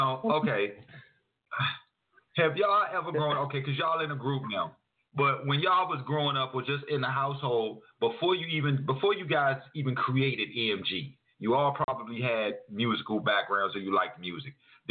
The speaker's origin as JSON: {"language": "English", "country": "United States", "said": "Over here, I'm American. I love the music."}